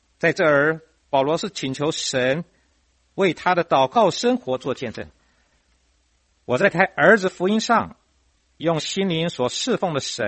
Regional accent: China; 这也是我们中国人所说的教学相长

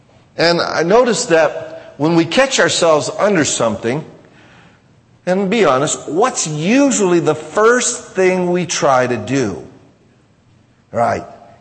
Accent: United States; Well, wait a minute, I'm an American.

